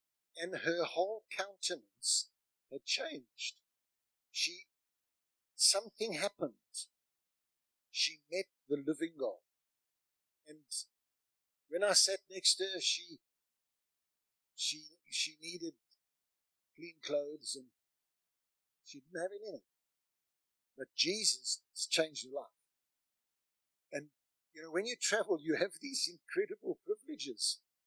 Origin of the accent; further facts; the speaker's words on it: Grahamstown, Eastern Cape, South Africa; I was in Grahamstown, my hometown.